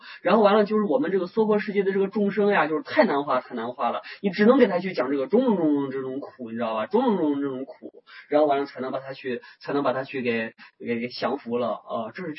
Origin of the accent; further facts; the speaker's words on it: Shaanxi, China; 我们陕西人爱吃面，西安人爱吃面